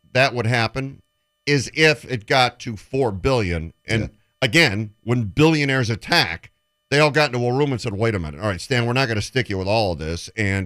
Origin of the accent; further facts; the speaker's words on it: Detroit, Michigan, United States; born there; I was born in Detroit.